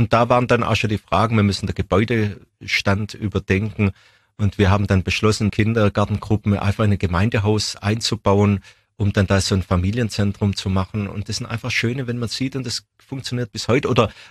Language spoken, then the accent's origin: German; Stuttgart, Baden-Württemberg, Germany; born there; Ich bin in Stuttgart geboren.